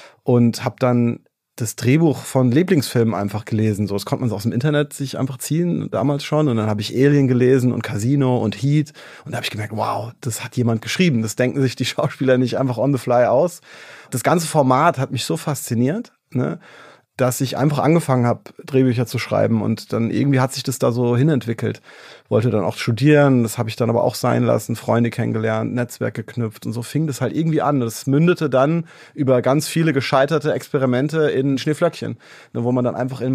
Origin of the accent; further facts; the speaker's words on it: Mainz, Rhineland-Palatinate, Germany; Ich habe dann in Mainz, wo ich herkomme, mit meinem Kumpel so Amateurfilme gemacht